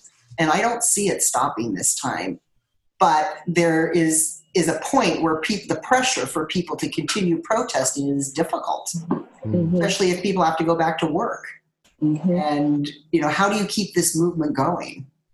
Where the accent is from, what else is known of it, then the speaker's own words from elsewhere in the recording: Petaluma, California, United States; And we were raised together in Petaluma, and they won't talk to me anymore.